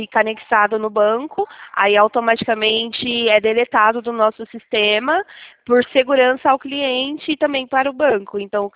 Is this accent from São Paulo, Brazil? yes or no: yes; Sorocaba, São Paulo, Brazil; E eu sou aqui de Sorocaba